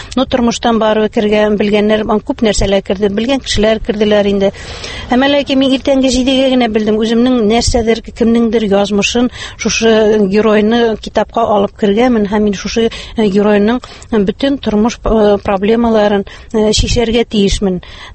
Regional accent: Akhun, Bashkortostan, Russia; born there; now in Naberezhnye Chelny, Russia; Мин үземнең тумышым белән Башкортстаннан, Учалы районы Ахун авылыннан, мин 78-нче елны шушы КамАЗ төзелешенә килдем һәм шушында мөслим җигитенә кибегә чыгып, шушында тормыш корып, хәзерге көндә дә шушы Чаллы шәһәрендә яшим.

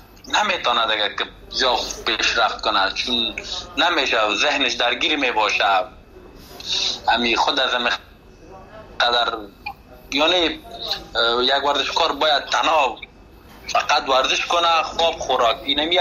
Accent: Afghanistan; چون خودم از افغانستان آمدم

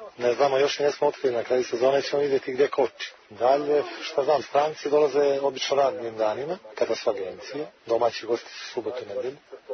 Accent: Foča, Republika Srpska, Bosnia & Herzegovina; ja sam iz Foče

